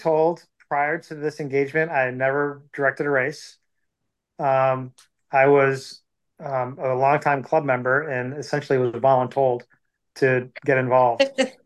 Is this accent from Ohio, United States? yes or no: yes; Perrysburg, Ohio, United States; Mostly here in Perrysburg, Ohio. I went to high school here. My dad was in the Navy, so we moved a lot, but this is kind of where we ended up.